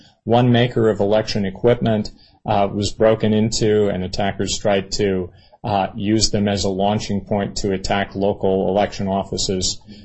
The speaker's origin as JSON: {"language": "English", "region": "Pennsylvania", "country": "United States", "said": "I'm from Pennsylvania, and that's how I voted when I started to vote"}